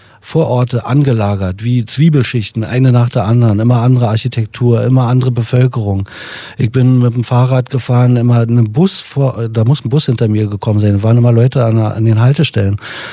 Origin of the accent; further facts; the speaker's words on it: Potsdam, Brandenburg, Germany; Ich komme selber aus dem Ostplattenbau in Potsdam.